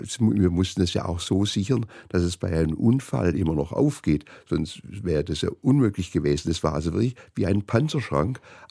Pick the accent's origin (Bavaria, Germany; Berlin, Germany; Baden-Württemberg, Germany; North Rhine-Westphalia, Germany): Berlin, Germany; also born or lived in Sweden; meine Mutter ist Westberlinerin, hat einen Schweden geheiratet. Ich bin in Schweden geboren, habe einen schwedischen Vater. Aber meine Mutter hat sich, als ich ein halbes Jahr alt war, von meinem Vater getrennt und ist mit mir wieder zurück nach Westberlin gezogen.